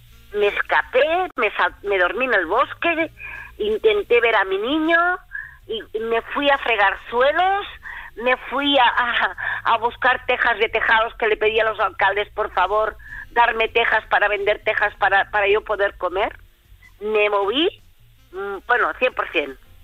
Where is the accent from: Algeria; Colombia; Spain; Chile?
Spain; Barcelona, Catalonia; Yo soy de Barcelona, si yo fuera de Madrid